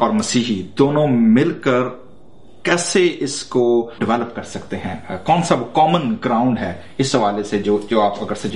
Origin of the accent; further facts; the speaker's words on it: Pakistan; now in United States; میں بھی پاکستان سے ہوں, آپ بھی پاکستان